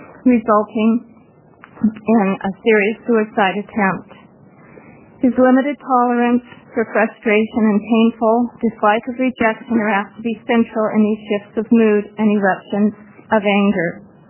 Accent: Friday Harbor, Washington, United States; I'm from Friday Harbor, Washington.

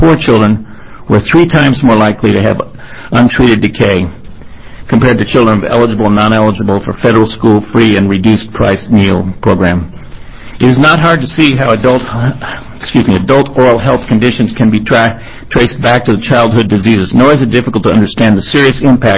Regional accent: Corvallis, Oregon, United States; I'm familiar with fluoride for many years because I grew up in Corvallis that has fluoridated their water for many years.

